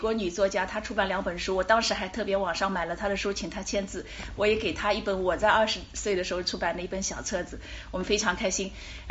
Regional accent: China; 油盐就是我们中国人说鼻涕虫那种东西

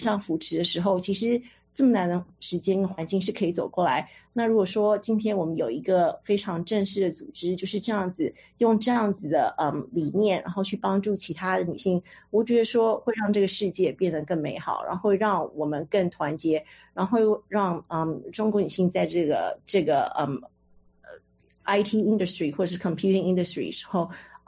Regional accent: Taiwan; moved away; 然后对我刚从我从台湾来的，然后到陌生的环境里面

